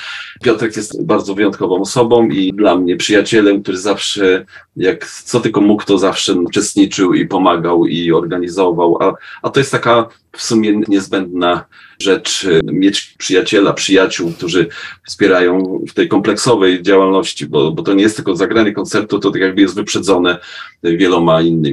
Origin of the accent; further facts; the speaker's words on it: Warsaw, Masovian Voivodeship, Poland; Ja jestem z Warszawy i tak jakby cały czas Warszawą żyłem